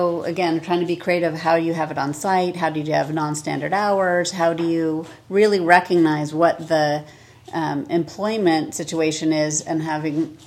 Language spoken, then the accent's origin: English; Bellevue, Washington, United States; I come from Bellevue, from East Side